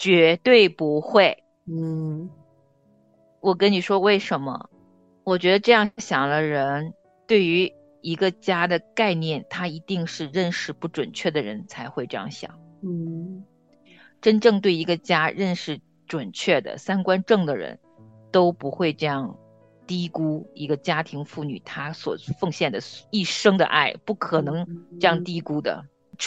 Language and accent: Chinese; North China Plain, China; 我是在华北大平原长大的。